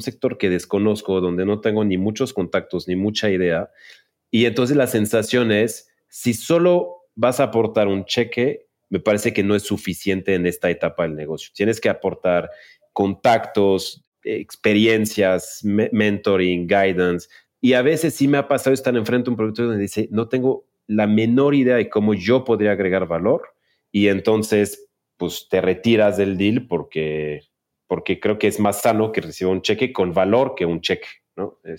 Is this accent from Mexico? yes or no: yes; Mexico; Y ahí tendríamos que hacer una paréntesis como mexicanos y como idiosincrasia